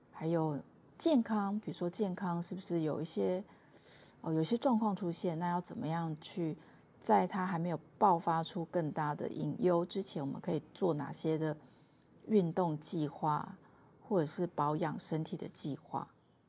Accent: Taiwan; 定期的去报道我的家乡三重或者是云林

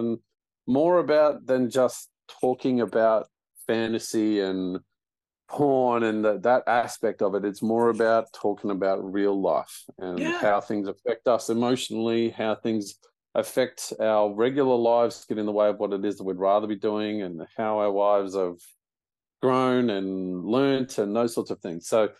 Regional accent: Australia; accent: Australian; because you can tell from my ridiculous accent, I am an Aussie.

